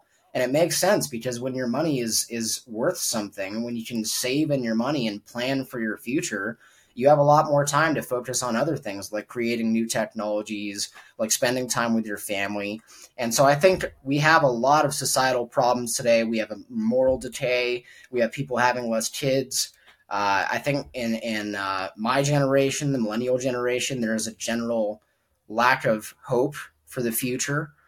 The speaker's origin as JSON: {"language": "English", "country": "United States", "said": "I'm American, and I have no shame saying that. And I want my country to adopt Bitcoin. I consider myself a patriot. I love the Constitution. I was raised with, you know, believing in American values"}